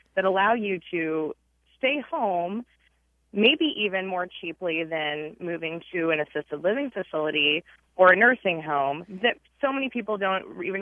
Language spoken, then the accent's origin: English; Iowa, United States; now in Ames, United States; I'm calling from Ames, but I wanted to point out I actually grew up in southern Iowa